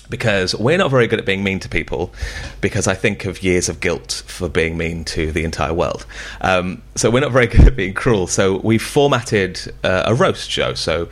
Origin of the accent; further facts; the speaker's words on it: Birmingham, West Midlands, United Kingdom; so I'm from Birmingham. And they have, it's a very specific accent.